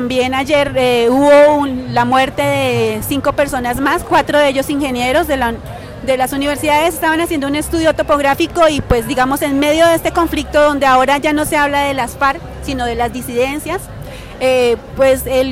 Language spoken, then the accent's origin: Spanish; Colombia; nos encontramos con una noticia bastante complicada para nosotros como pueblo colombiano